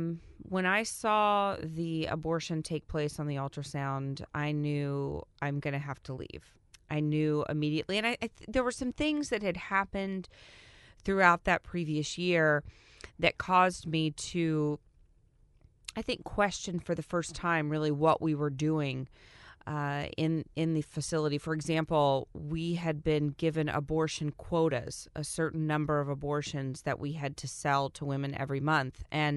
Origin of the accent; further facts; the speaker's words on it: Texas, United States; So I am from Texas. I worked for a Planned Parenthood facility there.